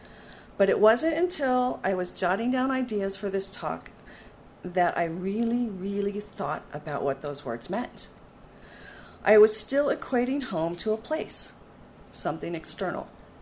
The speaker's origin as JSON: {"language": "English", "region": "Missouri", "country": "United States", "tie": "born or raised there", "said": "I grew up near St. Louis in a stereotypical Midwestern family."}